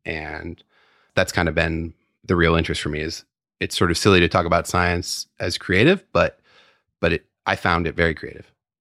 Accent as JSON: {"language": "English", "town": "San Francisco", "region": "California", "country": "United States", "tie": "born or raised there", "also_born_or_lived": "Petaluma", "said": "I grew up in San Francisco and then moved up to Petaluma when I was, 10, 11, something like that."}